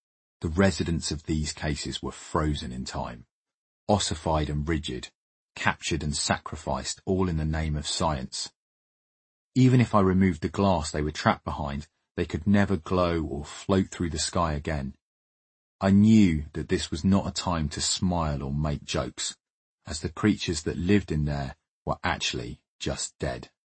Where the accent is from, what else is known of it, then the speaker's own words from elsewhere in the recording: East of England, United Kingdom; born there; I was born in the Cambridgeshire Fens, one of two, 5 minutes before my twin sister Anna, with a little brother Tom, coming along some 7 years later.